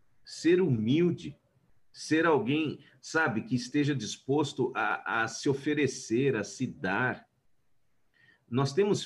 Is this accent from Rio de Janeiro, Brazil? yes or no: no; Barueri, São Paulo, Brazil; eu sou cristão e tal. E eu sou de Barueri, que é um município da Grande São Paulo, quem conhece por aqui, é longe.